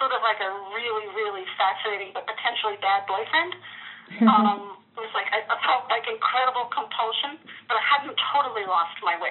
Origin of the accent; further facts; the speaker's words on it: New Jersey, United States; I was raised in New Jersey, and New Jersey is actually a very haunting, fascinating place